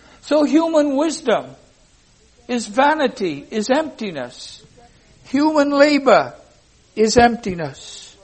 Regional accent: Cardiff, Wales, United Kingdom; And I can go back to Cardiff in my hometown

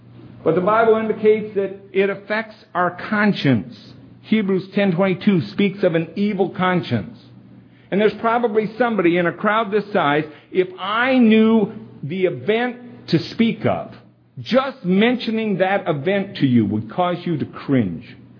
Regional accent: Independence, United States; There's a man over in Independence. I grew up in Independence.

